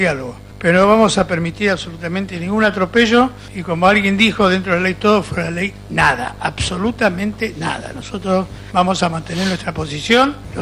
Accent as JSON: {"language": "Spanish", "country": "Argentina", "said": "Nosotros somos argentinos, tenemos una ley"}